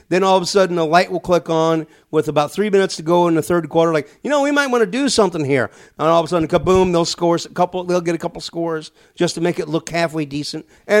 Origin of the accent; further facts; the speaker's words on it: Midwest, United States; Growing up in the Midwest, I know anything more than 3 days out, that's throwing something up against the wall, the weather forecast.